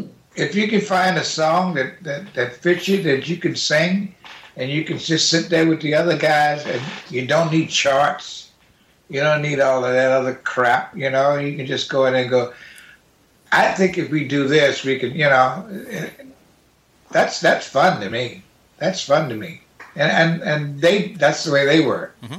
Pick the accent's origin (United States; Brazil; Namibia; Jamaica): United States; Virginia; Clarence is originally from my hometown, he's from Virginia.